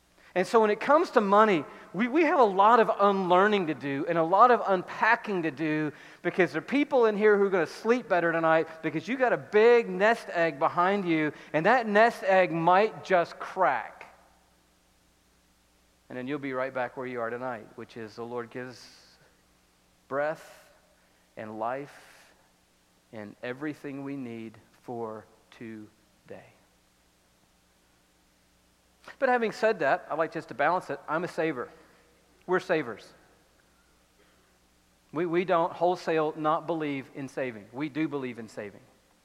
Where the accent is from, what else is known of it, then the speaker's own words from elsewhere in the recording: Atlanta, Georgia, United States; when I was growing up in Atlanta